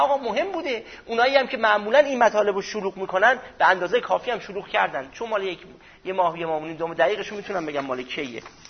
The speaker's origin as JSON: {"language": "Persian", "country": "Iran", "said": "من به عنوان یک ایرانی"}